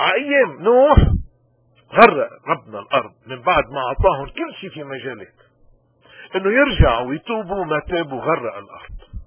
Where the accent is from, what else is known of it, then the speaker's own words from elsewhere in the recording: Lebanon; نحن كلبنانيين مثلنا مثل أي شعب من شعوب الأرض اليوم عم نمر بأزمة إيمانية قاتلة.